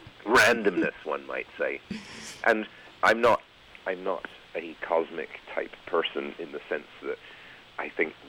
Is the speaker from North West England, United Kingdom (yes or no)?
no; London, United Kingdom; in London